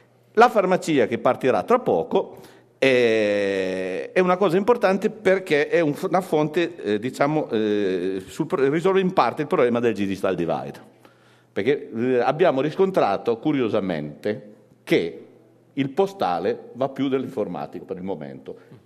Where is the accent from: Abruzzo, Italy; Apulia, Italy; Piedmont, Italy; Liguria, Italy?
Piedmont, Italy; io sono piemontese